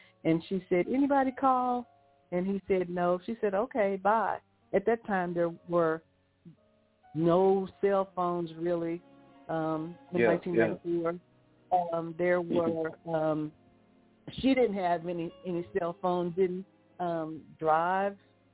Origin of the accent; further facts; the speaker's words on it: Pine Bluff, Arkansas, United States; Okay, I am born and raised in Pine Bluff, as well as my husband. My husband and I were high school sweethearts, and so we have grown up in Pine Bluff, raised our children here as well